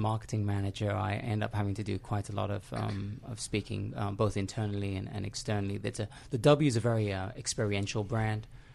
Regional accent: Alabama, United States; Yeah, I'm actually from Alabama.

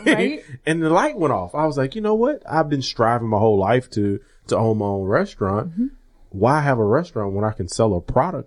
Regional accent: Houston, Texas, United States; also born or lived in Phoenix; And I grew up in the Southwest, out in Houston, and I lived in Phoenix for a year.

